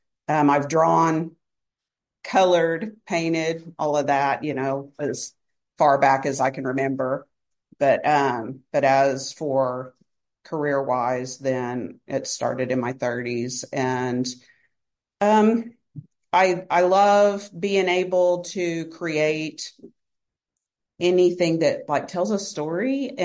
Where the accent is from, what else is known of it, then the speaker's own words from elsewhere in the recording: Pryor Creek, Oklahoma, United States; born there; I was born in Prior Creek, Oklahoma, northeastern Oklahoma. Have moved around quite a bit in my life